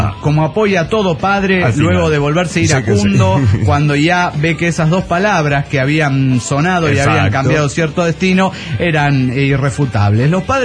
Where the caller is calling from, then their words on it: San Rafael, Mendoza, Argentina; Soy la chica del Nedo Anaranjado de San Rafael Mendoza, Argentina.